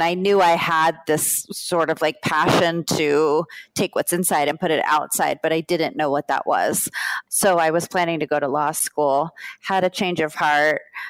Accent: Florida, United States; You know, I grew up in South Florida.

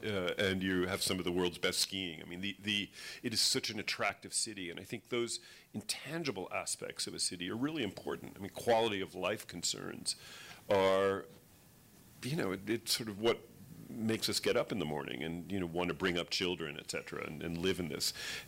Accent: Los Angeles, California, United States; in my hometown of Los Angeles, you know, we now have various innovation zones

